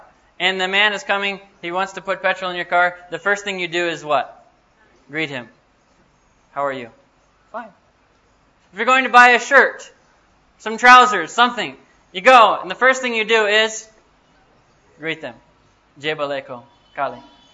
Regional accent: United States; You know where I'm from? This is kind of funny. I'm from the United States.

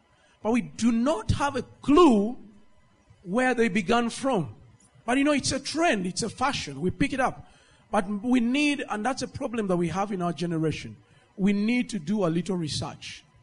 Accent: Northern Region, Uganda; I come from Karamoja

